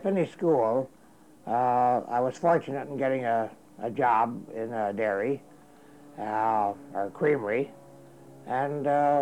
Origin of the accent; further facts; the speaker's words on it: Belleville, Ontario, Canada; also born or lived in Marmora / Point Anne; Well, I was born in Marmara, Ontario, and lived 4 or 5 years in Point Anne, and then moved to Belleville in 1923. So I remained in Belleville from 23 until 39.